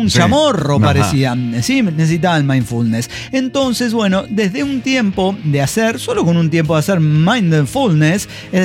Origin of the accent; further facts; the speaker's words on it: Veracruz, Mexico; que se confunda mi pueblo en la Huasteca Potosina con un... perdón, ya confundió, porque no es Potosina, es Veracruzana.